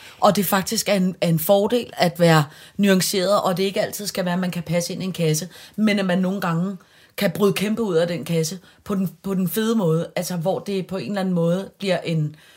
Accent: Capital Region, Denmark; jeg er fra Vestegnen, og jeg er fucking stolt af det.

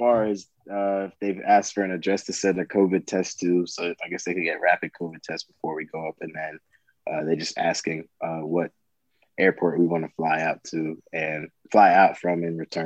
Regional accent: Florida, United States; I'm coming from South Florida, so it was a little cold to me.

